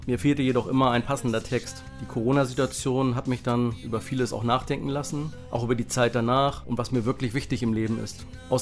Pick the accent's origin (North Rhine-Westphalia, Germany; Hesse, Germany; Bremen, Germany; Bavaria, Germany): Bremen, Germany; ich komme aus Bremen.